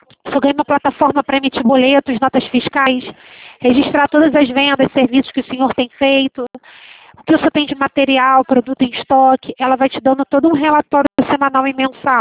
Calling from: Rio de Janeiro, Brazil; Eu falo do Rio de Janeiro, falando do Brasil inteiro.

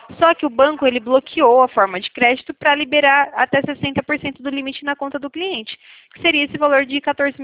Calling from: São Paulo, Brazil; eu falo aqui de São Paulo.

